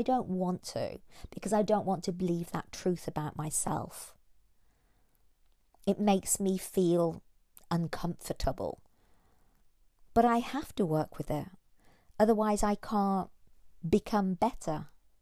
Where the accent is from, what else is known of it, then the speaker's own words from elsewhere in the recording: United Kingdom; And the Empire was a great thing. Being British was a great thing.